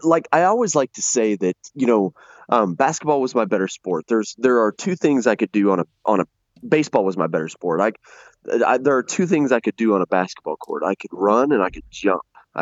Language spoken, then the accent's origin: English; Missouri, United States; we're from Missouri. Those Arkansas people are totally, totally different.